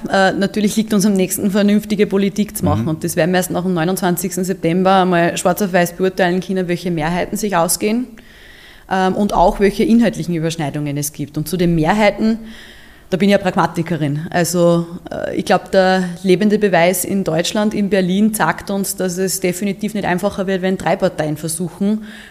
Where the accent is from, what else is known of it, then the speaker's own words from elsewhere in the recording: Upper Austria, Austria; In Oberösterreich, in meinem Heimatbundesland